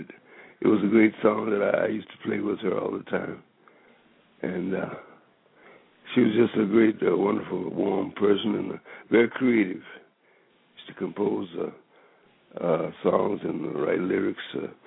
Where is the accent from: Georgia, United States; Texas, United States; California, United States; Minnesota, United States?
Texas, United States; Dallas; me and my mom, used to go to concerts in my hometown, Dallas.